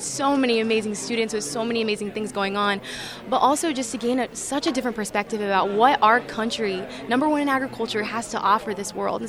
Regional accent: Lodi, California, United States; I'm from Lodi, California, where I grew up in a small farming community.

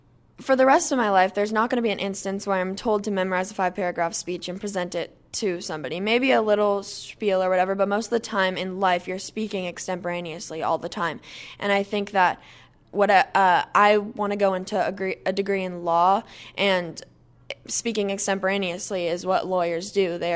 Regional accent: Wesley Chapel, Florida, United States; now in Oklahoma, United States; So I am actually from Wesley Chapel, Florida, which is a suburb of Tampa, and I've lived in Oklahoma for about 5 years now.

